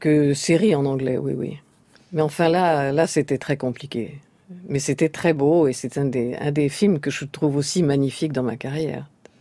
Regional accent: France; born there; first language Russian; c'est ma culture, la culture russe. Bien que je sois née en France et française, naturellement, de culture aussi

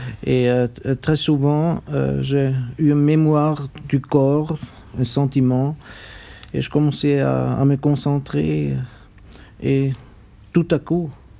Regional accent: Switzerland; quand j'étais enfant en Suisse, écolier

